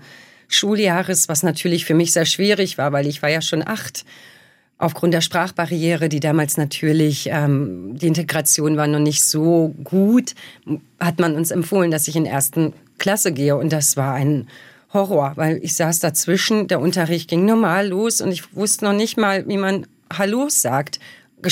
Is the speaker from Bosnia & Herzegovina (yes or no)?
yes; Bosnia & Herzegovina; now in Germany; Also ich bin in meinem Heimatland, in Bosnien, ein Ausländer und ich bin in Deutschland ein Ausländer.